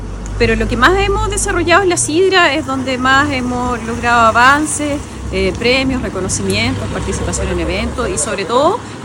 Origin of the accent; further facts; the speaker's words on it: Ancud, Los Lagos, Chile; vengo de Ancud